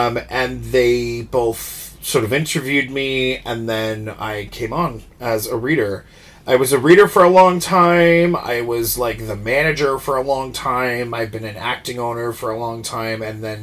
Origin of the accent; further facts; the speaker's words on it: New Jersey, United States; also born or lived in Tucson, Arizona; So basically, I was born in Tucson, Arizona. I was there for a while. I mainly went to like high school in Jersey, in South Jersey by the shore, or Central Jersey by the shore.